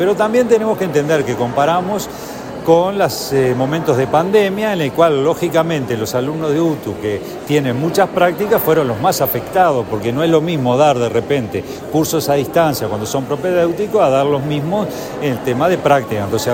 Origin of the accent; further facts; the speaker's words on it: Cerro Colorado, Florida, Uruguay; Bueno, mi pueblo Cerro Colorado, ahora vamos a abrir en Punta del Diablo